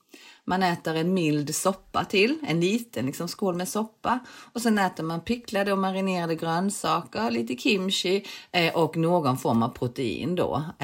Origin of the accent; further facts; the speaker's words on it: Kristianstad, Skåne, Sweden; åkte vi hem till vårt hus utanför Kristianstad där jag växte upp.